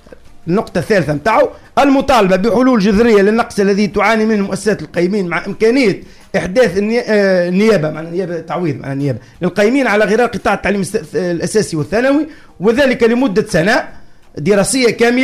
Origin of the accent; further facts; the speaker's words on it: Tunisia; خطو انا مواطن تونسي